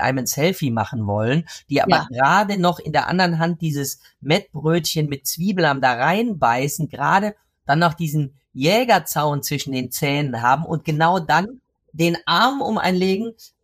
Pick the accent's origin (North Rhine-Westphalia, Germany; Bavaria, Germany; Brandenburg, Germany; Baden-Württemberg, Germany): North Rhine-Westphalia, Germany; Cologne; ich bin kein Kellner, ich bin Kölner.